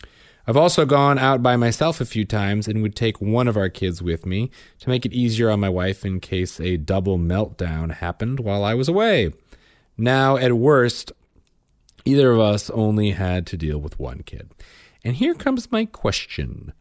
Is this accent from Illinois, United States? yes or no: yes; Illinois, United States; because this happened in my hometown, a suburb of Chicago